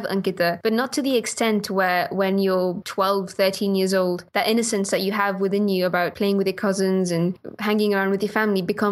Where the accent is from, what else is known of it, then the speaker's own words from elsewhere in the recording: Gibraltar; so in growing up in Gibraltar, we had an intern community around us as well.